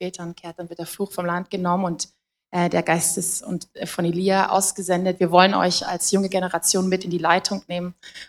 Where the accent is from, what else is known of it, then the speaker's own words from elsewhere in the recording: Germany; ich komme aus Deutschland.